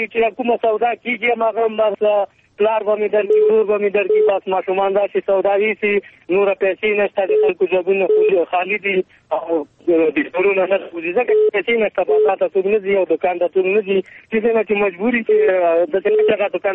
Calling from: Paktia, Afghanistan; زادران سیاستداری زازه ام دی پکتیا ولایت نو.

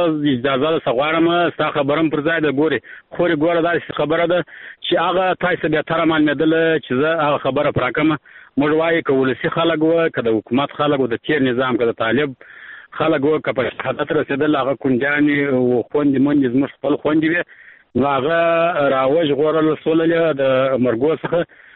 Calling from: Arghandab, Kandahar, Afghanistan; لکندار ولایت ارغنداب ولسوالۍ سه د ټلیفون په کار شم خورې

